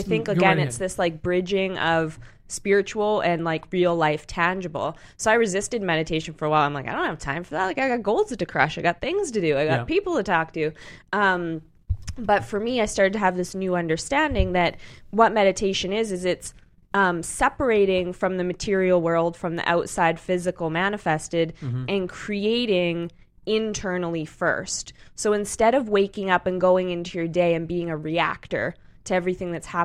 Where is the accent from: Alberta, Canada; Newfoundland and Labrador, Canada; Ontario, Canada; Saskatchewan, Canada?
Alberta, Canada; Edmonton; now in West Hollywood, United States; I was torn between Santa Monica and West Hollywood when I came here from Canada, and currently I'm in West Hollywood.